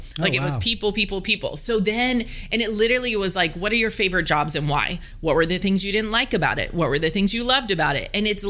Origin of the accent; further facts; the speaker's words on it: East Coast, United States; I'm from the East Coast, and I started out fundamentally knowing I wanted to help people.